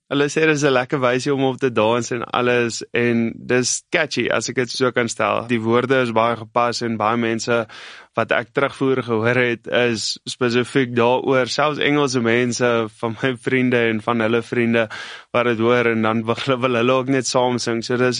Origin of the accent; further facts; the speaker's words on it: Northern Cape, South Africa; also born or lived in West Coast; So, ek het groot geword in die Namakoland en dis op die Weskus.